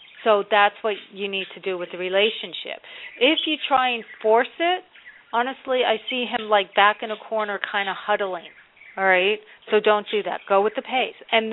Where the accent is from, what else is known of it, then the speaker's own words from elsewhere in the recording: New Jersey, United States; now in North Carolina, United States; when I moved down to North Carolina from New Jersey, I was kicking and screaming, okay? And, you know, I really was. I was kicking. I spent my life in New Jersey.